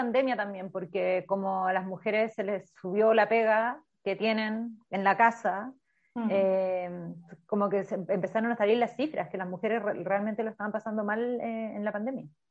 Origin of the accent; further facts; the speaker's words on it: Chile; born there; qué bueno que nací en Chile, qué bueno que me puedo educar